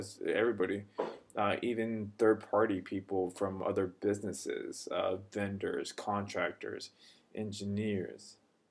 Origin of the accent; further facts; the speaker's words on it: California, United States; I grew up around California, and then I end up working in California.